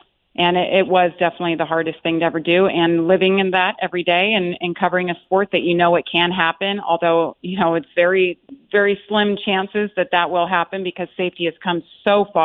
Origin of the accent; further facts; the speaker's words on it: Las Vegas, Nevada, United States; I had to go to the hospital at UMC Trauma Center in Las Vegas, in my hometown, mind you, where my dad used to be a surgeon there.